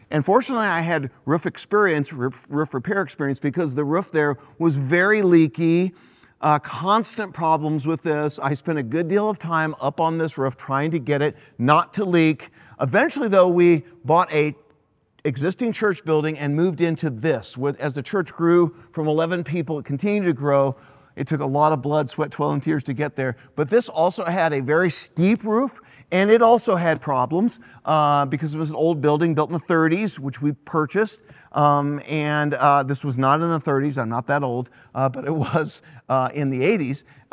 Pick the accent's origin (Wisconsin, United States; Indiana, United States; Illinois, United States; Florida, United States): Indiana, United States; Greenwood; I was hired summer job in my hometown for my high school. I did some painting, but I also worked on the roofing crew at Greenwood Community High School in Greenwood, Indiana.